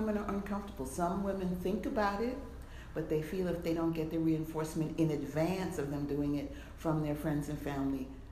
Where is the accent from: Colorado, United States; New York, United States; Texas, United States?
New York, United States; Harlem; So I don't dwell on the fact that I'm African American. I am. My life experience has been that. I've lived in Harlem all of my life.